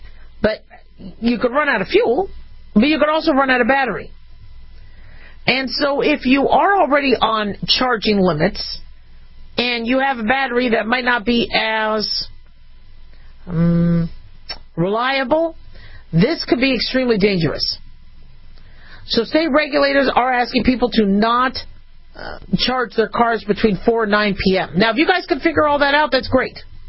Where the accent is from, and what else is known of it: Phoenix, Arizona, United States; born or raised there